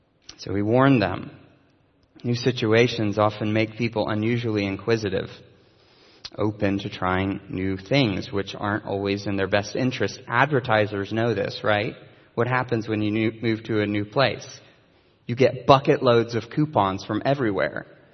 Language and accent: English; Chattanooga, Tennessee, United States; now in Orlando, United States; When I moved to Orlando from Chattanooga, for example, it took me forever to find my way around.